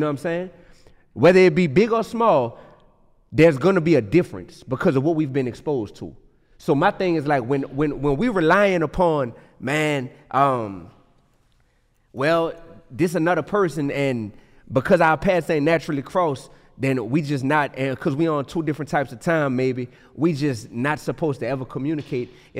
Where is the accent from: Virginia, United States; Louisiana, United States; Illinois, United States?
Louisiana, United States; New Orleans; So I live in the Goose, you hear me? I'm from the Goose in New Orleans. That's a part of the East, you hear me?